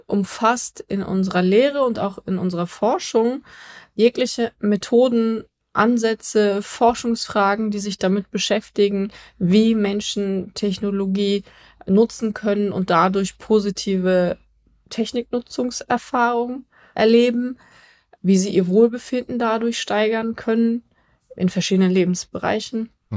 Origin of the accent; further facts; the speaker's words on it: Berlin, Germany; ich bin Berlinerin.